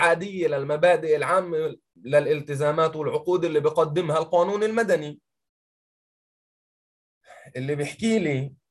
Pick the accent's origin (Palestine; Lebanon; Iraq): Palestine; الاتفاقيات اللي بهمونا كفلسطينيين